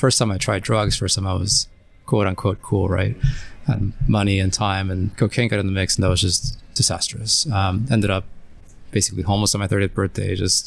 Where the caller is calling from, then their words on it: San Diego, California, United States; San Diego, but I actually used to live here. I lived in the city for almost 8 years.